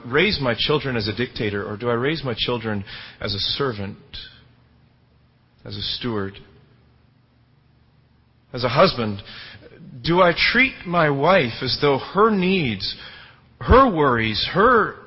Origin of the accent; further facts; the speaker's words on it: Canada; You don't mind, I'm Canadian, so you'll let me away with this.